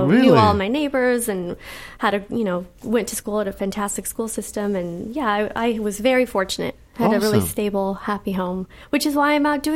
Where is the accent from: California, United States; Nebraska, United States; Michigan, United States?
Nebraska, United States; Yeah, I grew up right outside of Omaha.